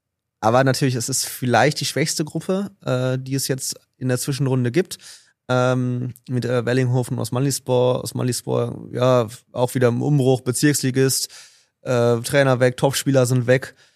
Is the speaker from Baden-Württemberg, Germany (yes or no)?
no; North Rhine-Westphalia, Germany; ich komme aus Ostwestfalen, aus der Bielefelder Ecke.